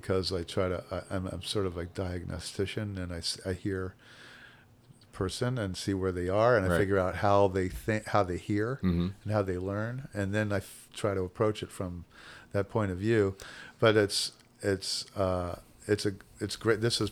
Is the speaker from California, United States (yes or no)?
no; Philadelphia, Pennsylvania, United States